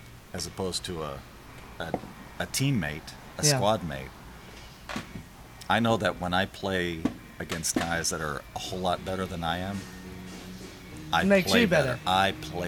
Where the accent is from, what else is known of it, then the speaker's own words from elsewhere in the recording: Germany; I grew up in Germany, so I can tell you this about Germans.